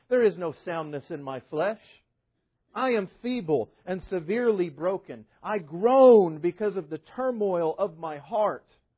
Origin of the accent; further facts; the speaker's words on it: Texas, United States; moved away as an adult; also born or lived in Florida; I grew up in West Texas, and partly as a result of that, I didn't learn how to swim until I was 18 years old and I moved to Florida.